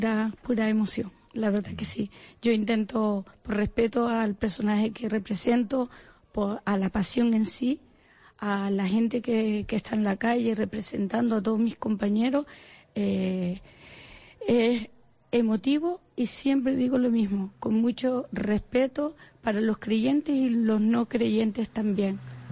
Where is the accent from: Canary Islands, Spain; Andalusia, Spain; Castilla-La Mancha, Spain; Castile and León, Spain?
Canary Islands, Spain; Adeje; Siempre he estado vinculada al mundo social y cultural de mi pueblo. Soy adejera